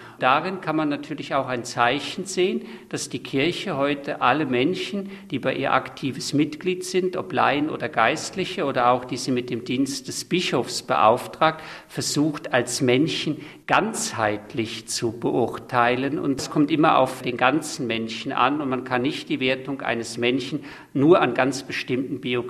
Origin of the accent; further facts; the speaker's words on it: Rhineland, Germany; born there; Ich bin in Deutschland, im Rheinland, geboren